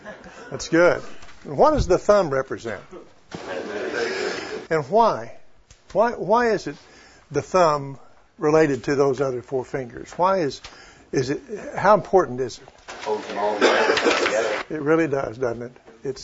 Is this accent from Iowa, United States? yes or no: no; Edmond, Oklahoma, United States; I'm from Edmond, Oklahoma.